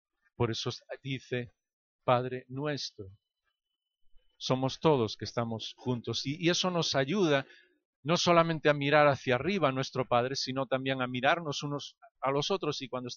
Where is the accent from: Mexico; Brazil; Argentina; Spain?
Spain; Galicia; Galicia, pasear por aquí, pero con sol siempre, pasear con todos mis hermanos y porque me encanta mi tierra.